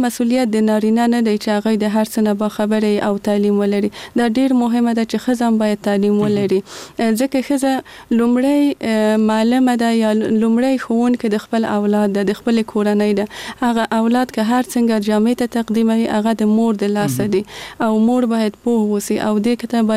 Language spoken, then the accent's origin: Pashto; Kabul, Afghanistan; زه په کابل کې زغیدلې یم